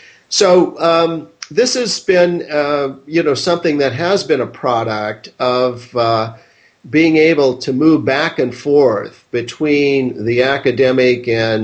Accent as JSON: {"language": "English", "town": "Seattle", "region": "Washington", "country": "United States", "tie": "born or raised there", "said": "and then was fortunate growing up in Seattle to work for the then leading and still leading company in the use of IT, which has been Boeing."}